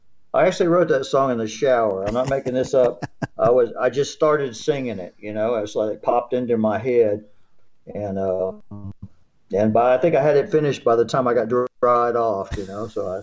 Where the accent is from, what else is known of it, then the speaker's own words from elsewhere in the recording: Atlanta, Georgia, United States; also born or lived in Nashville; now in Lynn Haven, United States; Originally, I was born in Nashville, actually, but I grew up in Atlanta